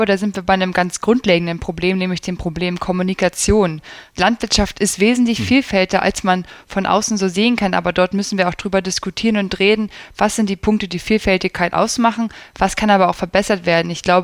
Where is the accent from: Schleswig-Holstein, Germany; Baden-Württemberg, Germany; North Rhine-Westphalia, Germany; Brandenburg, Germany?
Schleswig-Holstein, Germany; Stockelsdorf; Genau, das ist ein bisschen nördlich von Lübeck, Gemeinde Stockelsdorf. Dort ist der Betrieb, auf dem ich aufgewachsen bin, ein für Sie wahrscheinlich großer Ackerbaubetrieb mit um und bei 400 Hektar, mit einem Standort in Ostholstein und einem Standort aber auch in Mecklenburg, aber nah beieinander.